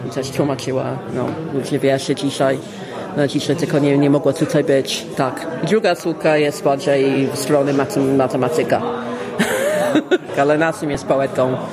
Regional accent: England, United Kingdom; also born or lived in Poland; now in Scotland, United Kingdom; W Szkocji jestem chyba już 8 lat. Pochodzę pierwotnie z Anglii. Tak się wydarzyło, że spędziłam 20 lat w Polsce. I wróciłam tutaj dwójkę dzieci.

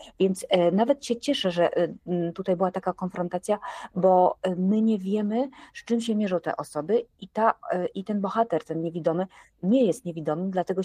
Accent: Krasnystaw, Lublin Voivodeship, Poland; moved away as an adult; now in Kraków, Poland; mieszkam w Krakowie od 24 lat. Przyjechałam z Lubelszczyzny, urodziłam się w Krasnym Stawie, więc tam mieszkałam do matury, a na studia przyjechałam do Krakowa.

